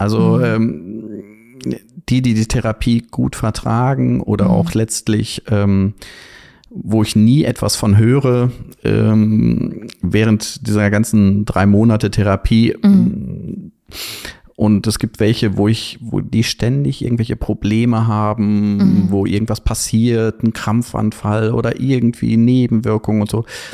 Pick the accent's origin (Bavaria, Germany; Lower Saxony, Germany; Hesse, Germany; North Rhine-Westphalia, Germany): North Rhine-Westphalia, Germany; Warburg; born there; Ich bin ja gebürtiger Warburger und der Ostwestfale ist bodenständig und bleibt sozusagen auch, kommt nie groß raus.